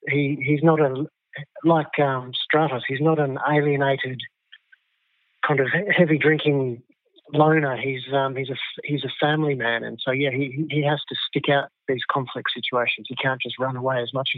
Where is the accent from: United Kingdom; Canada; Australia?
Australia; it's certainly familiar to me as an Australian